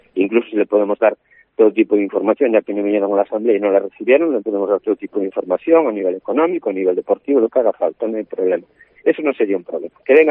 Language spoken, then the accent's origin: Spanish; Conxo, Galicia, Spain; Yo soy de Conxo de toda la vida